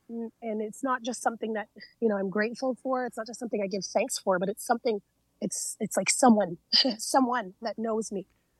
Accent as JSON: {"language": "English", "town": "Six Nations of the Grand River", "region": "Ontario", "country": "Canada", "said": "Mohawk Turtle Clan from the Six Nations of the Grand River. And even introducing myself, like using my native language"}